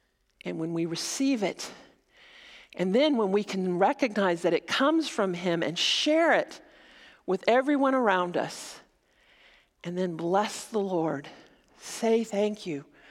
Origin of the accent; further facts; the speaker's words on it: Denver, Colorado, United States; I know, okay, I'm just going to tell you, I'm from Denver. I'm a dual citizen. Don't hold it against me.